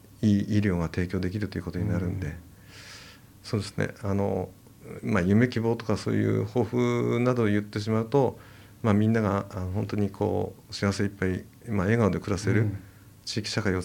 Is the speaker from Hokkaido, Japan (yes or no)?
no; Tokyo, Japan; 僕ちょっと地元東京なんですけど